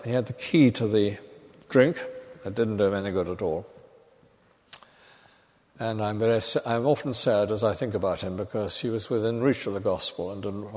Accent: United Kingdom; And we're very private as British people.

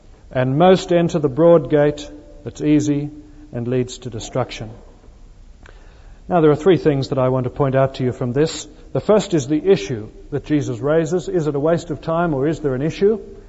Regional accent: Sydney, New South Wales, Australia; I come from Sydney in Australia. There is very little there that is much older than 200 years old

